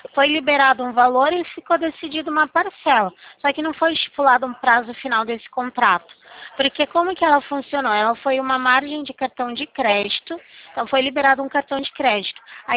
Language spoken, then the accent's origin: Portuguese; Limeira, São Paulo, Brazil; eu sou aqui da cidade de Limeira.